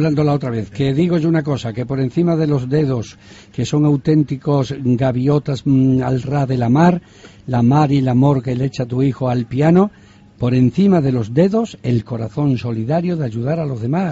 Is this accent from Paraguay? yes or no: no; Spain; aunque soy españoles